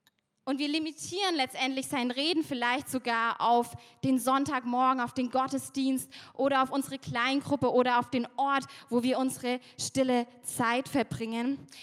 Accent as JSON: {"language": "German", "country": "Germany", "said": "Zumindest wissen wir das als Deutsche."}